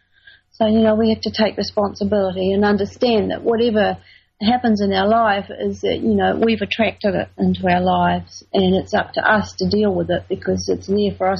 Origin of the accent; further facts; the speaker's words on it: New Zealand; also born or lived in England; I was born in England, and I grew up in New Zealand